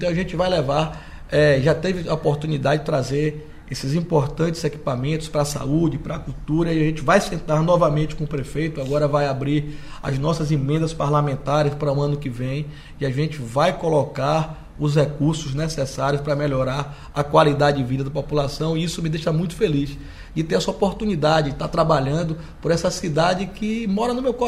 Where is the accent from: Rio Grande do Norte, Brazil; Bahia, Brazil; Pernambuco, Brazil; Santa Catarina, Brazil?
Bahia, Brazil; Ilhéus; ali que eu passei a minha infância, comendo acarajé no Clube Social, ontem na 2 de julho, hoje pela manhã, parei ali na Praia do Cristo, então enfim, é um lugar que eu tenho história, né? Eu morei em Ilhéus, na Avenida Cidade Nova